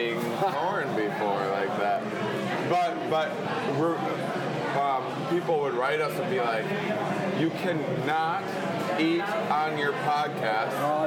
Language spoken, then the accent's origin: English; Wisconsin, United States; And I'm from Wisconsin, which makes me a bit of an authority.